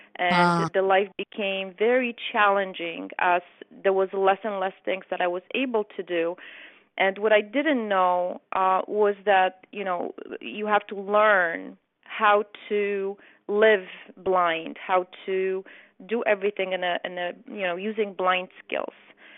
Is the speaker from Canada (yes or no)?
no; Poland; English is a second language; now in United States; I came from Poland to the United States in 1988.